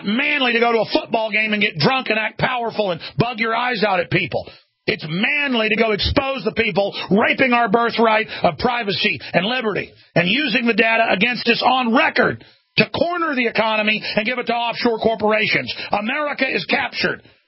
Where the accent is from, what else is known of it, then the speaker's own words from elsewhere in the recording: United States; I'm an American. I'll die an American.